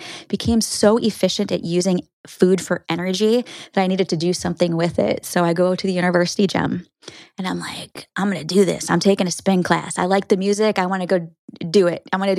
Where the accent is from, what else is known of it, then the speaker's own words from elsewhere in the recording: Minnesota, United States; also born or lived in Florida; That's where I ran off to after growing up in Minnesota and I needed to thaw out.